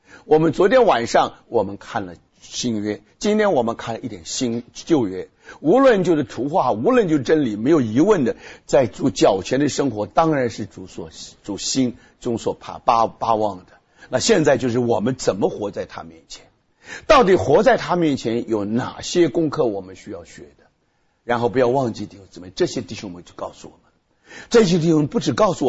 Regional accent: Taiwan; now in United States; 那我刚刚到美国的时候，那因为我在台湾长大

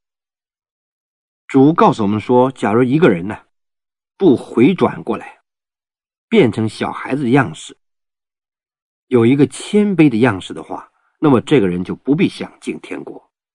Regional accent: Northeast China, China; 我记得我在我老家，我们在东北老家呀，我们家乡里面

